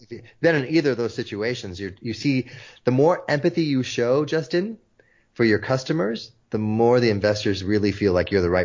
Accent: Netherlands; also born or lived in South America; I was born in South America. I grew up in the Netherlands.

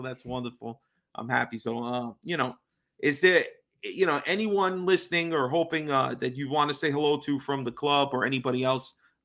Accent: New York City, New York, United States; As a New Yorker, I would say, like, we are probably, if not the biggest spot in America

